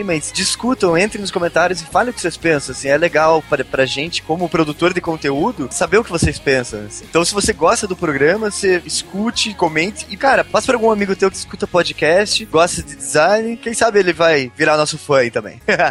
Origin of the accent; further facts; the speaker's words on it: Curitiba, Paraná, Brazil; É que a gente é do Sul, a gente é de Curitiba, da cidade que dizem que tem o melhor transporte do Brasil